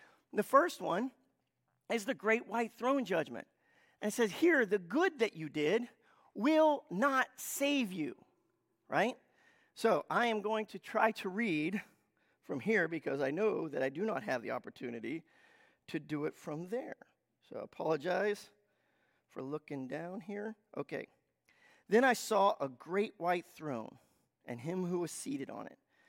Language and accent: English; United States; because I'm an American and I'm from this culture, I know how we feel about things